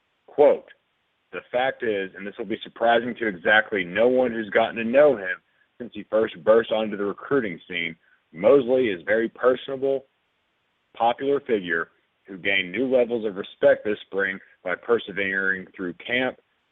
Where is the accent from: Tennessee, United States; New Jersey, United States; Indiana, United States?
Tennessee, United States; Knoxville; I'm not acting like I'm from some mean street. I grew up in West Knoxville